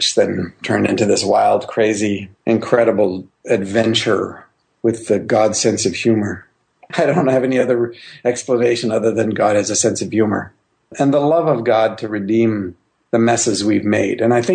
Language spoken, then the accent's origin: English; Highlands, Papua New Guinea; also born or lived in Grande Prairie, Canada; I was born in Canada, Grand Prairie, Alberta, Canadian citizenship. But I was a year old when my parents and I moved to the highlands of New Guinea, where I grew up